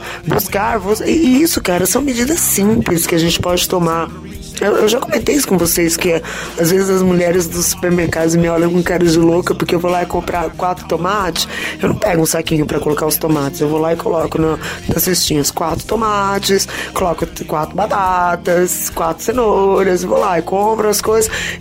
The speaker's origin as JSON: {"language": "Portuguese", "town": "Cruzeiro do Oeste", "region": "Paraná", "country": "Brazil", "lives_now": "Umuarama, Brazil", "said": "eu aqui em Moarama, imagina, eu não sou nem de Moarama, eu sou de Cruzeiro do Oeste, uma cidadezinha de 20 mil habitantes no interior do Paraná, quase Paraguai."}